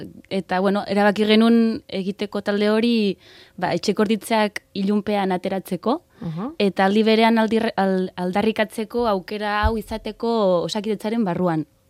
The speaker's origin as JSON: {"language": "Basque", "region": "Catalonia", "country": "Spain", "second_language": "Basque", "moved": "as an adult", "lives_now": "Basque Country, Spain", "said": "ni beraz katalana naiz, eta han dago, hemen baino arruntago."}